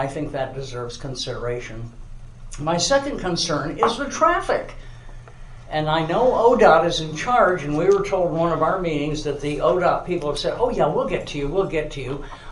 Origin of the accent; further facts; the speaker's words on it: New England, United States; now in Westland, United States; Yeah, I grew up in New England, and I love old buildings and old architecture.